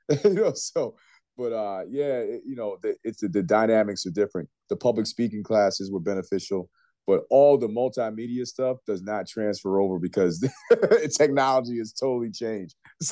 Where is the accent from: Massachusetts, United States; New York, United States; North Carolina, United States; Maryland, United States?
New York, United States; And we're both from New York and what they've done.